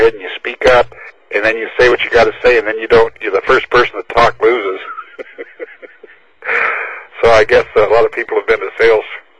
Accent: Olympia, Washington, United States; from Olympia, and I have 9 points.

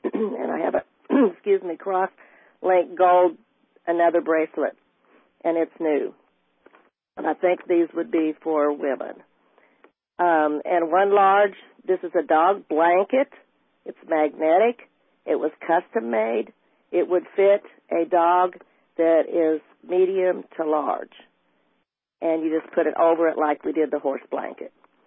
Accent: Kansas City, United States; I'm from Kansas City.

